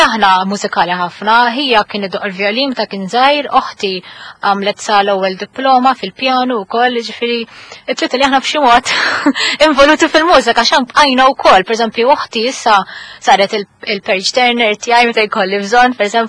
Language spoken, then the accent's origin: Maltese; Birkirkara, Central Region, Malta; born there; Iva, u twilid bil-Kirkara. Bdejt nistudja il-pjano l-mużika meta kellha 5 snin